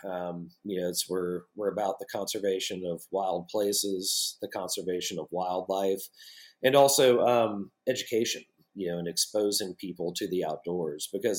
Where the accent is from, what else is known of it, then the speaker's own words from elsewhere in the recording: Savannah, Georgia, United States; born there; also born or lived in Charleston; because I was born in Savannah, Georgia. I've lived a lot of my life in Charleston